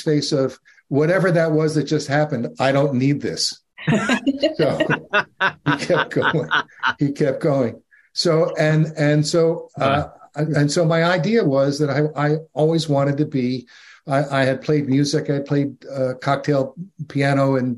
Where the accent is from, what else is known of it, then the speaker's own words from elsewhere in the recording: New Jersey, United States; I'm a kid from the suburbs of northern New Jersey.